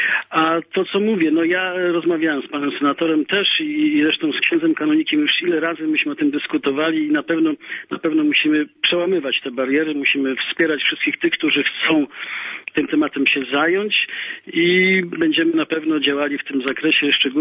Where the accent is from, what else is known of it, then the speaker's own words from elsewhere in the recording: Lębork, Pomeranian Voivodeship, Poland; Ja jestem przede wszystkim z Lęborka, mojego miasta